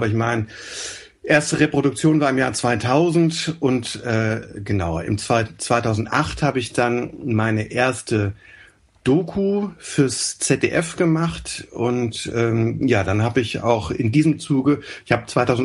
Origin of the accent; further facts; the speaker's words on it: Frankfurt, Hesse, Germany; und ich bin aus Frankfurt